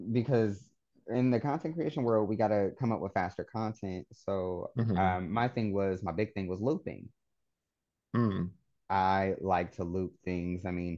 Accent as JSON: {"language": "English", "region": "Ohio", "country": "United States", "tie": "born or raised there", "said": "Even in my hometown, which is in Ohio, the Gunner scene is not actually good there either."}